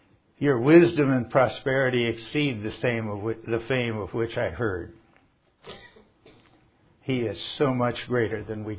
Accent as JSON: {"language": "English", "town": "Spokane", "region": "Washington", "country": "United States", "tie": "born or raised there", "said": "Now when I was a young boy growing up in Spokane, we had some sort of a fair, World's Fair, I think it was, in 1963."}